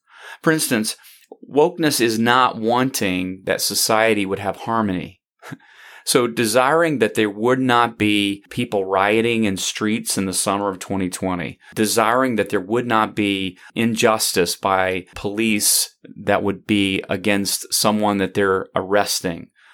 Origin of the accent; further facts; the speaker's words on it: the South, United States; I grew up in the South, and there are plenty of moments and even settings where I, as a teenager or younger, remember explicit racism